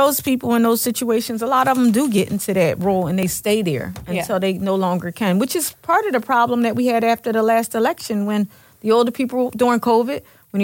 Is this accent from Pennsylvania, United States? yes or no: yes; Philadelphia, Pennsylvania, United States; Because a lot of people in my neighborhood is still there, because I grew up in North Philly.